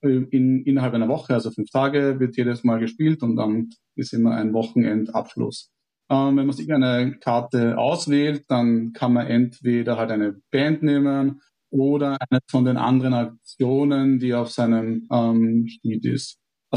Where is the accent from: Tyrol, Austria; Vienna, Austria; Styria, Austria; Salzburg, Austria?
Styria, Austria; ich komme vom Land, also ich bin aufgewachsen in der Steiermark